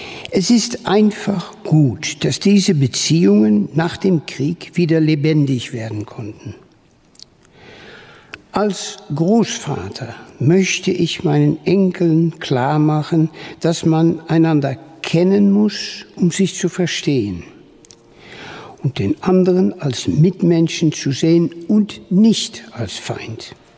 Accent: Netherlands; now in Schwetzingen, Germany; Ich bin Niederländer und lebe seit Jahrzehnten in Schwetzingen.

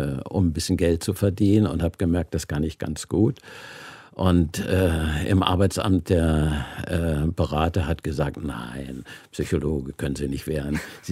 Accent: Berlin, Germany; also born or lived in Prague, Czechia / Franconia, Germany; Da waren wir evakuiert, Großmutter und Bruder und ich, und sind dann haben in Franken auf dem Bauernhof das erste Jahr habe ich da verbracht und bin dann nach Berlin.

